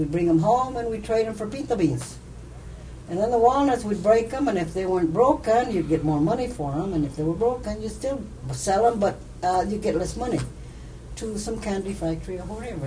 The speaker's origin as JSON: {"language": "English", "town": "San Fernando", "region": "California", "country": "United States", "tie": "born or raised there", "also_born_or_lived": "North Hollywood", "said": "I was born in Lancashire, which is now North Hollywood, in 1920. And we were only there for 2 weeks, and then we moved back to San Fernando, which is where all of my family were born, even my mother."}